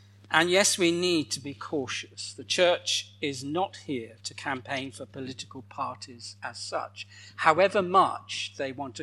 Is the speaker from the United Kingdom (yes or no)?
yes; United Kingdom; And of course, being British, we're a bit suspicious about mixing the two.